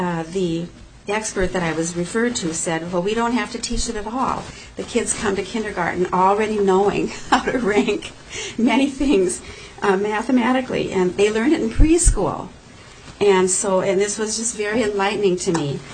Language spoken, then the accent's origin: English; St. Louis Park, Minnesota, United States; I'm from St. Louis Park